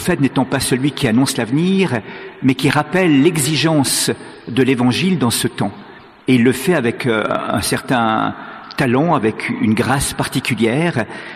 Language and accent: French; Switzerland; Je viens de Suisse, on vous l'a dit